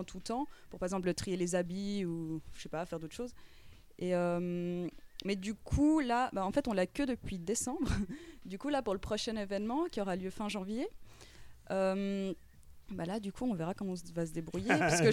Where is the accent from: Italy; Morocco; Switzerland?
Switzerland; Geneva; moi, en fait, je viens de Genève, à la base. Donc, j'étudiais à l'université de Genève. Et en fait, j'ai commencé des études à Lausanne, en septembre, à la HEP.